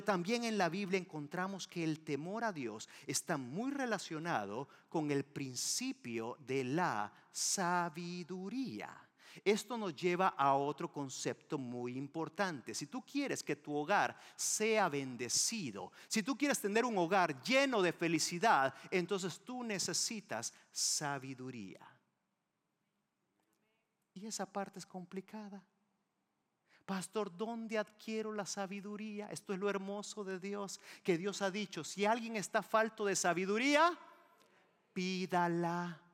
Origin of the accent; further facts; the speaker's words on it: El Salvador; Porque yo soy salvadoreño.